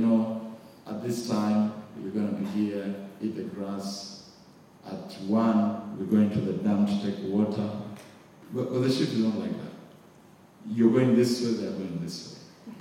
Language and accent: English; Uganda; now in Kenya; I come from Kenya. But I'm Ugandan, but the Lord sent me in the year 2000.